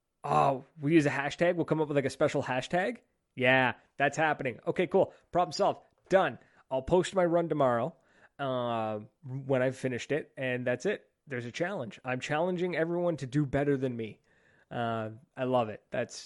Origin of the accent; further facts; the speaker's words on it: Canada; I'm a Canadian. I can barely skate.